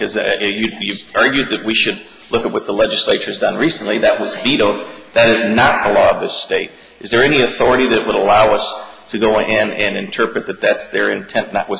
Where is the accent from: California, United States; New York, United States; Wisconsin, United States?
Wisconsin, United States; Milwaukee; And I come from Milwaukee.